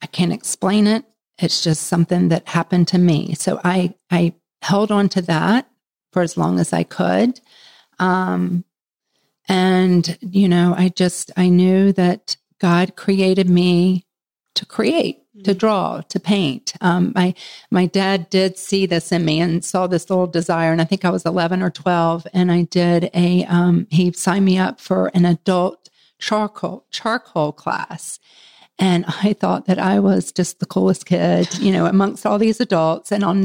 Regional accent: Charlotte, North Carolina, United States; from Charlotte, North Carolina.

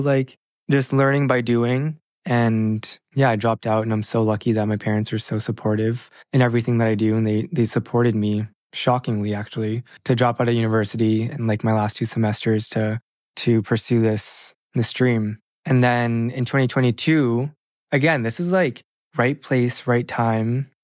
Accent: Canada; I'm from Canada.

